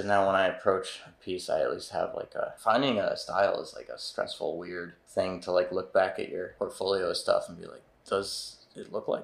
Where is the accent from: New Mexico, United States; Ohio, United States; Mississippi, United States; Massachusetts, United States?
Massachusetts, United States; now in Miami, United States; I'm from Berkshire County, Western Mass, kind of countryside, small towns.